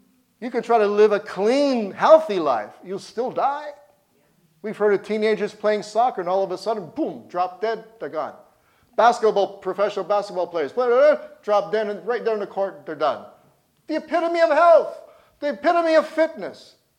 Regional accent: Canada; born there; I was born in this country, but I don't feel too good as a Canadian right now.

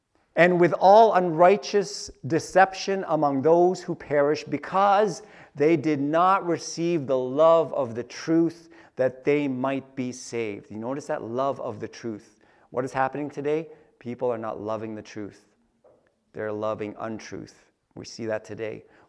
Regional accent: Philippines; I might as well say that's 144,000 Filipinos. I'm Filipino.

